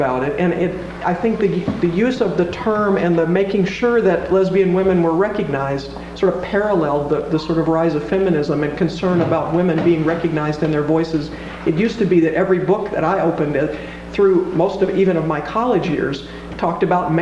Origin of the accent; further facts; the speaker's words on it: Deep South, United States; I grew up in the Deep South where the term lesbian carries that negative connotation that you're speaking of, but I've lived now for 20 years in the Midwest where it does not.